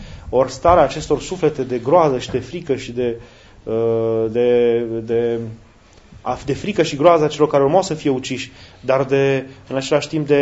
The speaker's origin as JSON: {"language": "Romanian", "region": "Hunedoara County", "country": "Romania", "said": "noi care eram din Valea Jiului, eram tot timpul în valea plângerii"}